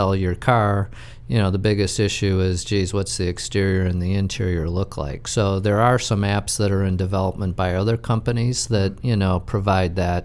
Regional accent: Detroit, Michigan, United States; moved away as an adult; I grew up in Detroit around nothing but cars.

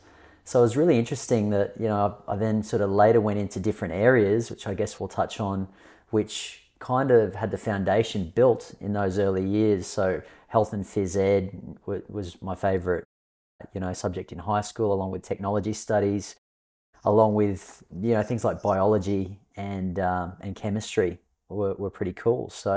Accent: Cairns, Queensland, Australia; also born or lived in Zimbabwe; Yeah, well, I hail from North Queensland. I grew up in Cairns, and prior to that, had been born in Zimbabwe. We actually came over to Australia when I was about three.

